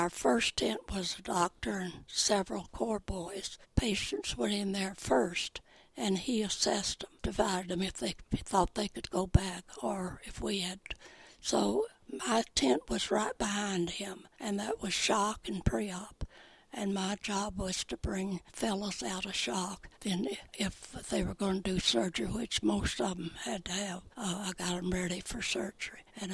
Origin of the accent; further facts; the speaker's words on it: Deep South, United States; And of course, I was from the Deep South.